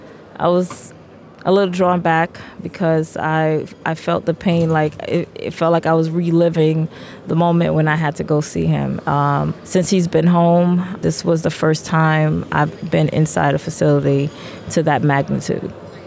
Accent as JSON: {"language": "English", "country": "Martinique", "lives_now": "Germany", "said": "I am originally from Martinique. I also represent my homeland. My mom and my dad's place is Haiti, so I'm here in Germany"}